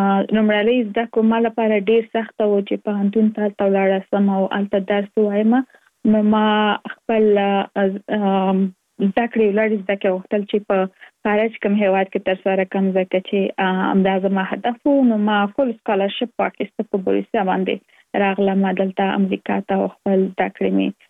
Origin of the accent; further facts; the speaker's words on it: Kabul, Afghanistan; now in Virginia, United States; زه اف کورس د افغانستان یم. په افغانستان کې زیږیدل لمړنۍ زده کړې مې په افغانستان په کابل کې تر سره کړې دي او وروسته لاغه لکه من ټول چی یو مسافر شوم په امریکا کې اوس په ورجینیا ایالت کې ژوند کوم.